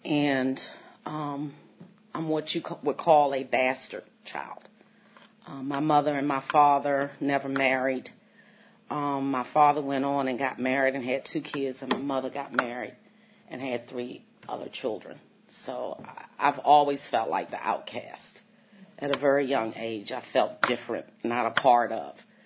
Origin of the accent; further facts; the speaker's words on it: Washington, District of Columbia, United States; I lived in Washington, too, by the way. I grew up on Stanton Road in southeast D.C.